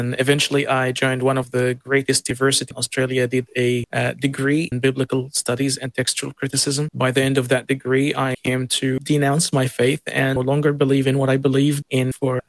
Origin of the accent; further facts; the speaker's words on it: Egypt; I'm originally from Egypt. And surprise, surprise, I was heavily religious myself for most of my life. I was born and raised as a Coptic Christian, Orthodox Christian.